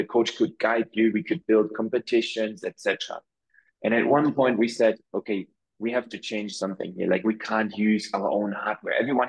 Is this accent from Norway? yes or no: no; Germany; English is a second language; COO here at Rook, born and raised in Germany.